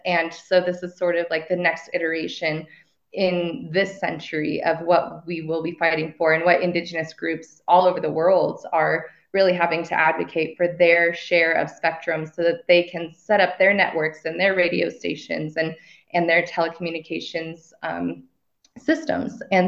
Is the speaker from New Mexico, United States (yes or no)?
yes; Farmington, New Mexico, United States; now in Santa Fe, United States; But I grew up in Farmington, New Mexico. And my family originally is from Monument Valley, Utah, which is on Dineta, on the Navajo Nation. And I currently live in Santa Fe, New Mexico.